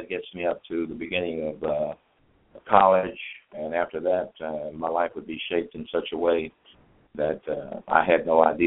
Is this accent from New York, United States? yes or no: no; Houston, Texas, United States; Houston Texan, growing up in Houston, pretty big city, 4 or 5 million down there now. When I was growing up, it's a small country town.